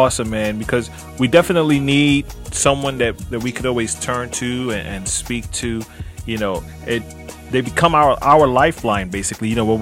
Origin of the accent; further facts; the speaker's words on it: New York, United States; And of course, you know, we're from New York, so the accent always takes us like, yo, that's cool.